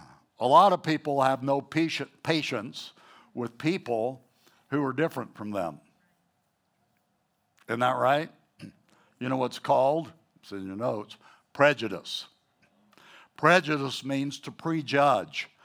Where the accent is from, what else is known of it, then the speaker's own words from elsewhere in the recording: the South, United States; accent: Southern; I just dipped into my old Southern accent.